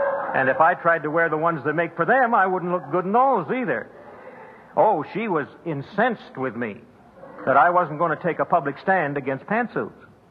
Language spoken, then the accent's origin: English; Midwest, United States; moved away; I was raised in the Midwest and Eastern culture where my land on the Lord's Day, we would hardly get into our cars